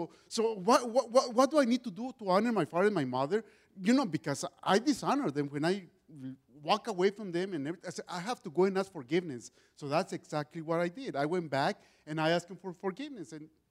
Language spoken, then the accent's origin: English; United States; born there; Now I am an American citizen, right? Because I'm a newborn and I was born in the States, right?